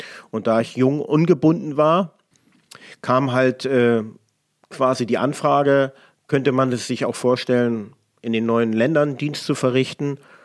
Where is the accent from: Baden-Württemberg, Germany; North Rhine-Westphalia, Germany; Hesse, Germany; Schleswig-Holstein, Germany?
Schleswig-Holstein, Germany; Lübeck; moved away as an adult; Eingestellt in Lübeck, geboren in Lübeck, ganz genau. Ausbildung alles oben in Lübeck gemacht und nach der Grenzöffnung hat es mich dann hier runter nach Sachsen verschlagen.